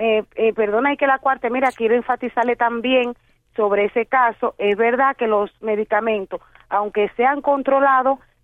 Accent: Cuba

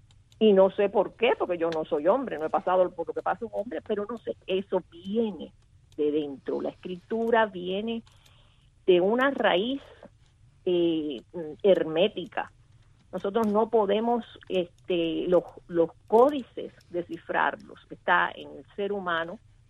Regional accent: Cuba; había muchas dificultades en mi tierra, que es Cuba, para conseguirse una camarita fotográfica

